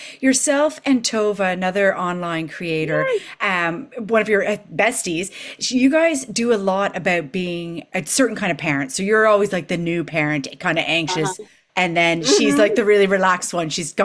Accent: Canada; now in United Kingdom; I'm Canadian and I do miss Canada at times, even though I've been here for 25 years.

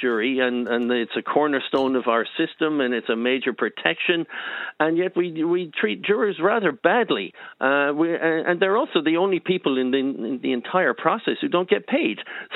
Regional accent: Ennis, Munster, Ireland; I was called for jury service in my hometown in Ennis

